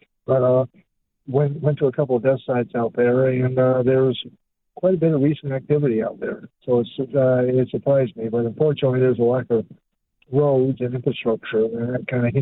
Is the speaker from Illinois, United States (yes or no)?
no; Tucson, Arizona, United States; I'm actually from Tucson